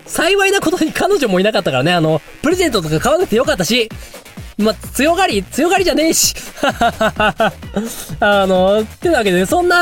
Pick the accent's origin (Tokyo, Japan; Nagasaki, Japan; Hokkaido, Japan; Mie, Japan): Hokkaido, Japan; 勝手にね、標準語喋ってるつもりでいるわけですよ。北海道人は、本当に。